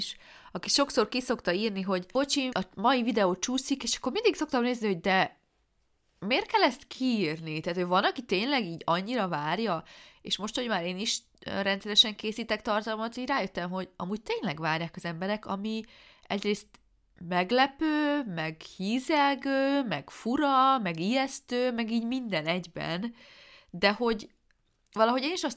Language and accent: Hungarian; Transylvania, Romania; hogy én azt érzem, hogy azzal, hogy én erdélyi vagyok, mindig kevesebb lehetőségem lesz, mint a budapestieknek.